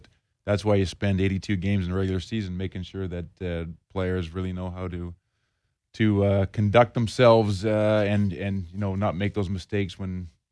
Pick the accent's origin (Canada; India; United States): Canada; Edmonton, Alberta; for me, growing up in Edmonton and being able to play in Edmonton